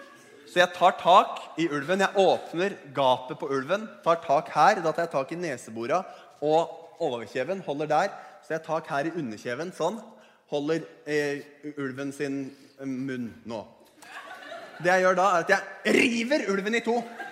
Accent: Geilo, Buskerud, Norway; Flå, som i Hallingdal, ikke så langt fra Geilo, der jeg kommer fra.

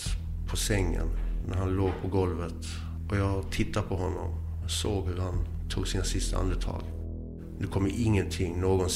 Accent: Eslöv, Skåne, Sweden; also born or lived in Boden; och jag föddes upp i Boden och har bott överallt i Sverige. Uppväxt i Skåne, Eslöv, finsk mamma.

